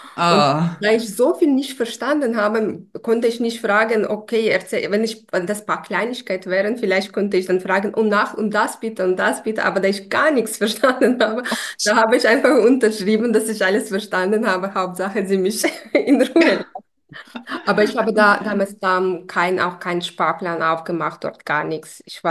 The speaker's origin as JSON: {"language": "German", "country": "Ukraine", "second_language": "German", "moved": "yes", "lives_now": "Germany", "said": "Ich komme aus der Ukraine, ich wohne aber schon seit 10 Jahren in Deutschland."}